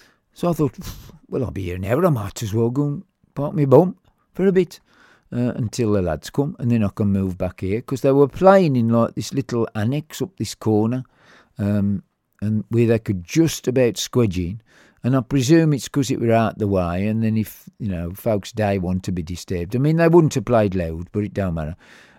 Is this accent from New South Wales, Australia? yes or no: yes; Albury, New South Wales, Australia; And I went, no mate, I'm from Albury.